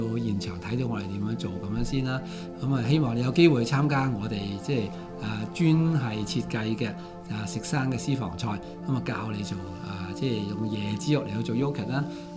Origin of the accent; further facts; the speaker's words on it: China; 好適合我哋中國人咧